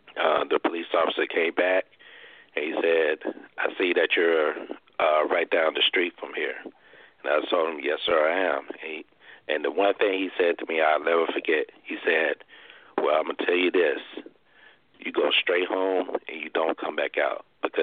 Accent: Arkansas, United States; I always go back to this one faithful light in my hometown in Arkansas where I was getting off of work

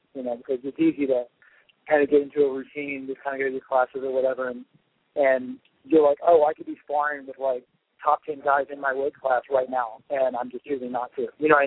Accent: Mississippi, United States; now in Las Vegas, United States; I'm from Southern Mississippi originally, so it's basically subtropical. It's very, very humid.

